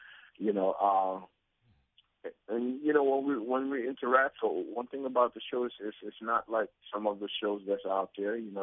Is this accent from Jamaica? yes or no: yes; Jamaica; I'm Jamaican.